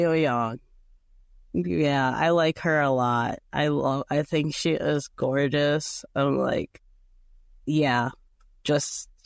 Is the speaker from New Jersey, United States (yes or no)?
yes; New Jersey, United States; I'm from New Jersey. We're just very expressive with our words, you know, it's just culture here. And that's just how we talk.